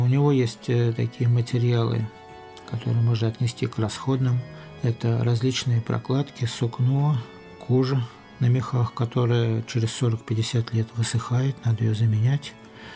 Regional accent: Russia; во-первых, я из России

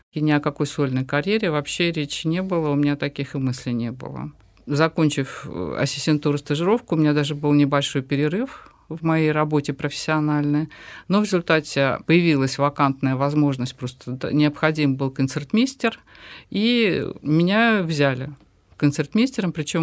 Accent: Murmansk, Murmansk Oblast, Russia; born there; Я родилась в Мурманске, и они заказали пианино в Москве.

